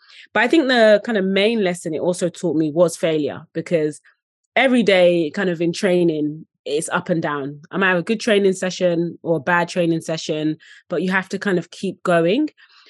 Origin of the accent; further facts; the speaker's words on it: Dagenham, London, United Kingdom; So I grew up in Dagenham, which is seen as East London slash Essex, however you want to position it.